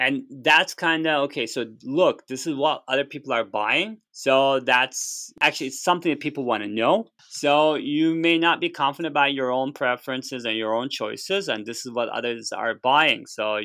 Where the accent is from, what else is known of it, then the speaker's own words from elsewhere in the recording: Turkey; moved away as an adult; now in Japan; I'm originally from Turkey.